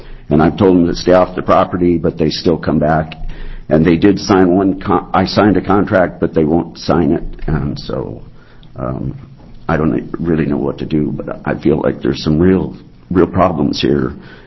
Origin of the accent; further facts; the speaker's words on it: Portland, United States; And I'm from Portland, and I have two signs on my property